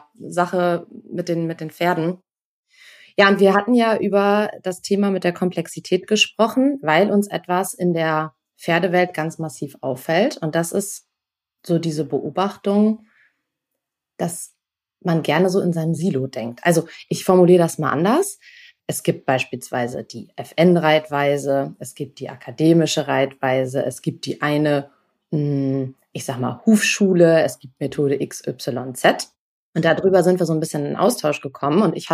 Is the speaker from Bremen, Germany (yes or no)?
yes; Bremen, Germany; Ich komme aus Bremen